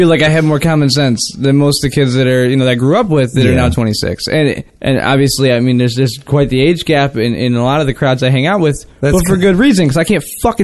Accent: Harper Woods, Michigan, United States; I grew up in Harper Woods, man. I lived there. I lived on Elkhart for the longest time.

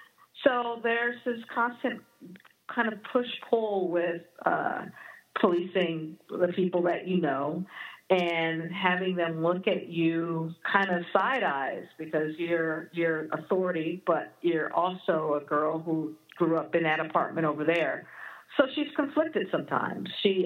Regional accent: Los Angeles, California, United States; where I grew up in Los Angeles, South Los Angeles, which I would say is about 7 miles west of downtown. It's predominantly Black.

